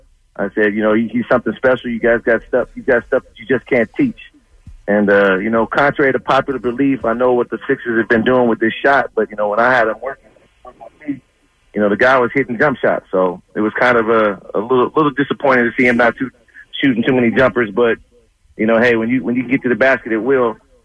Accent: California, United States; Me and Phil go back to our days when we grew up in the Bay Area.

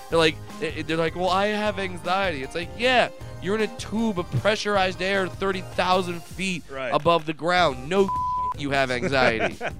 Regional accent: California, United States; And I'm from Southern California. I was not prepared for that.

